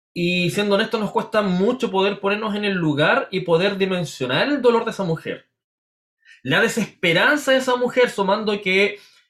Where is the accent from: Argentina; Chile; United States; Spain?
Chile; este tiempo ha sido complejo para nosotros como chilenos